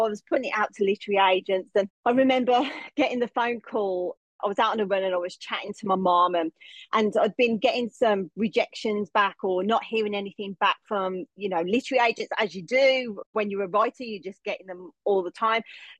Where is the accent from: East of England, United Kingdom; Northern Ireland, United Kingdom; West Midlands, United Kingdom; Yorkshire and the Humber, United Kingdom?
West Midlands, United Kingdom; Birmingham; accent: Birmingham; now in Redlands Coast, Australia; thicker and thicker in the Birmingham accent. So everywhere I go, it's kind of like, oh, you know, where are you from? You're from the UK. And like the accent always gets picked up, but it's not going anywhere.